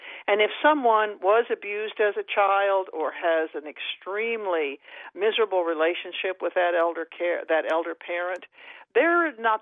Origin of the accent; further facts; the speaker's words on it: Oklahoma, United States; I grew up in Oklahoma, and I grew up with the attitude of respect for elders